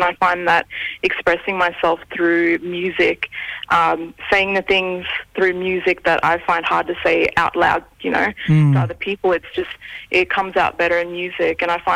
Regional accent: Cairns, Queensland, Australia; also born or lived in Ceduna; I was born in South Australia in Ceduna, and I lived on the Kunuba Mission for the first few years of my life. And then we moved to Cairns, and I did all my schooling and everything in Cairns

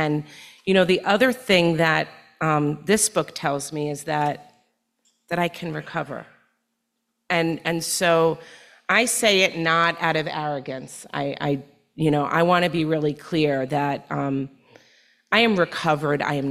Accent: Cornwall, New York, United States; So I come from New York, from the Hudson Valley region of New York, from a Cornwall area of New York.

